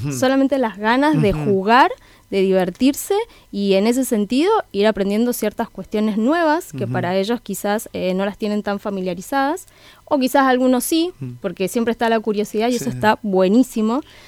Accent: Guaymallén, Mendoza, Argentina; now in Santa Fe, Argentina; vengo de Mendoza, del departamento de Guaymallén. Hace 7-8 años que estoy acá.

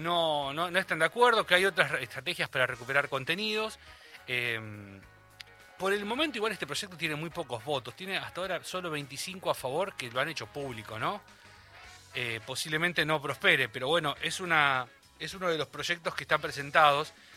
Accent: Bahía Blanca, Buenos Aires Province, Argentina; por mi terruño, la ciudad de Bahía Blanca

